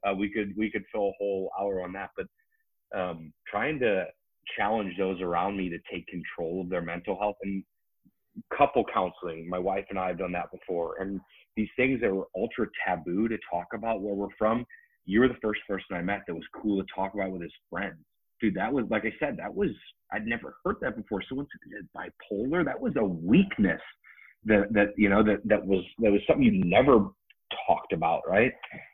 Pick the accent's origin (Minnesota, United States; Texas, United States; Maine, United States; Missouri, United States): Missouri, United States; so I'm from Missouri, right, where the men don't dance or cry or do any of those things, right?